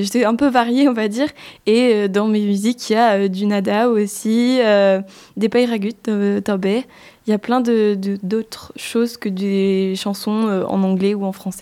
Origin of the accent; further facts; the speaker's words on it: Tocane-Saint-Apre, Nouvelle-Aquitaine, France; puisque je suis de Tocane et Montagrier.